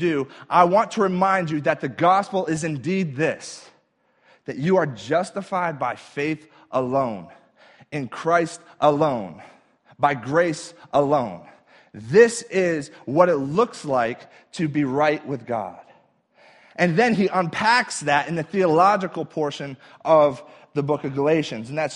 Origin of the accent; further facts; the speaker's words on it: New Hampshire, United States; So as some of you know, I grew up in New Hampshire. New Hampshire is the northeast part of the country.